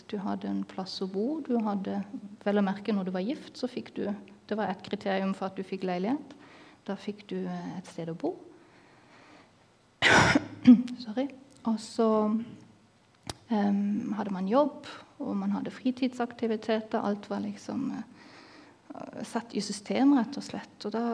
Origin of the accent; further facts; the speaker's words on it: Dresden, Saxony, Germany; Norwegian is a second language; now in Kristiansand, Norway; Jeg kommer da fra Dresden, som ligger i Tyskland. Og der er vi på langt, langt ut på østsiden. Og når jeg vokste da opp, frem til jeg var 7 år cirka, så var vi bak den store, ferdelustige muren da.